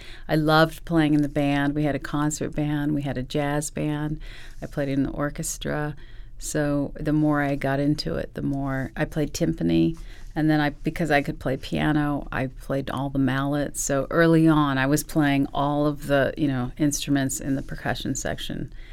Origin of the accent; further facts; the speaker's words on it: El Paso, Texas, United States; also born or lived in California; I was born in California, but was raised in El Paso, Texas, right on the border of Texas and Mexico and New Mexico. And my family is from northern Mexico.